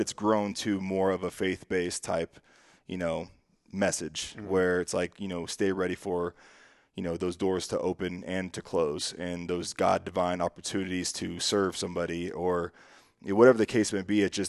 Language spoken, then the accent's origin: English; California, United States; And just for me, I'm from California, being playing close to home for the first time in a long time meant a lot to me.